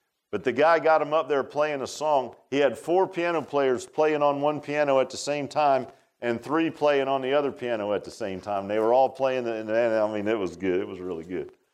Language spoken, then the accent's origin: English; Key West, Florida, United States; born there; I told him I was born in Key West. It's right there.